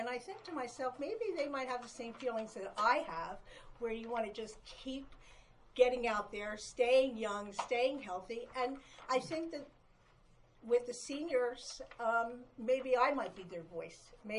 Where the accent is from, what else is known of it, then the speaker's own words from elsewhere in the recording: Pennsylvania, United States; I was born and raised in Delaware County, so back in 1991, I was councilwoman in the borough of Brookhaven for two terms.